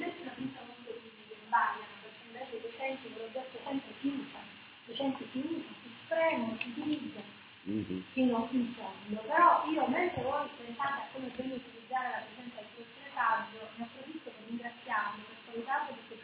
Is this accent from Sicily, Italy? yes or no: yes; Sicily, Italy; che noi come siciliani dobbiamo vedere